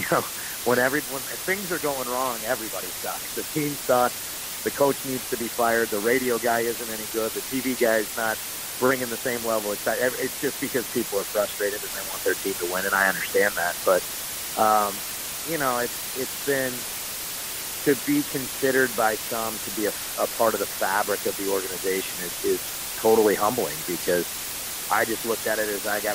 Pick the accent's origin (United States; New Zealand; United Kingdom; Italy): United States; California; now in Memphis, United States; I grew up in California, spent my whole life there before moving here, but I've lived in Memphis for more years than I've lived in any other place. I split time around cities in California.